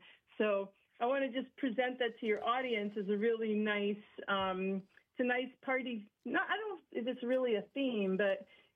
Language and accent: English; New Jersey, United States; I'm just from New Jersey